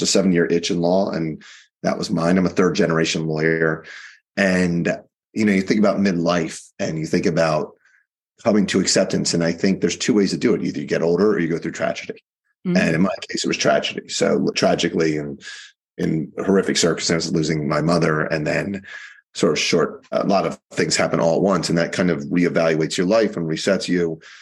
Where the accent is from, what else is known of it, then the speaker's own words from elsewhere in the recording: Baltimore, Maryland, United States; I hail from Baltimore, where I was a lawyer.